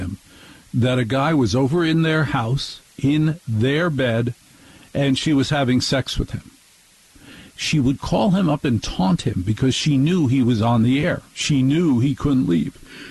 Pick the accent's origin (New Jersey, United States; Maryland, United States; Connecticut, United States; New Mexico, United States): New Jersey, United States; I grew up in North Jersey.